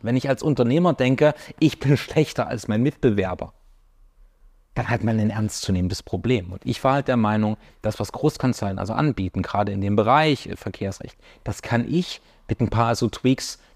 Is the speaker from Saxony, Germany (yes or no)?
yes; Leipzig, Saxony, Germany; in der Stadt, die ich liebe und wo ich aufgewachsen bin und wo auch meine Eltern und meine Familie wohnen, in Leipzig.